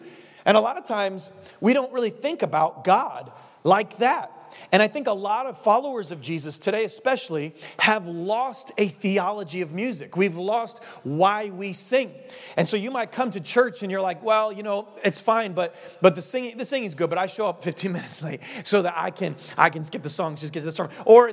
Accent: New England, United States; I'm from New England. I don't think it's going to happen. And I know that maybe some New Englanders like country music, but it's like 1%.

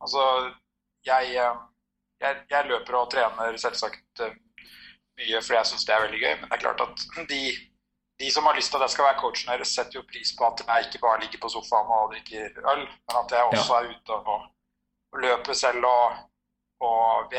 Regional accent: Trysil, Innlandet, Norway; jeg vokste opp i Trysil og sto mye på ski og Telemark

